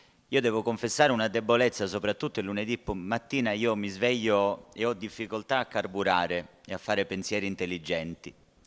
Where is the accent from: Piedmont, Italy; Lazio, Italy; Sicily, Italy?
Sicily, Italy; Palermo; Io abito a Ballarò, sono palermitano come voi